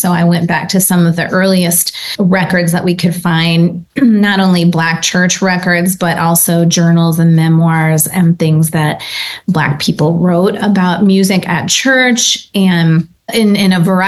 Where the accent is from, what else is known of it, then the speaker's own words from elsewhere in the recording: Michigan, United States; I grew up in the Midwestern, upper Midwestern part of the United States, and I was mostly living in the suburbs of Detroit.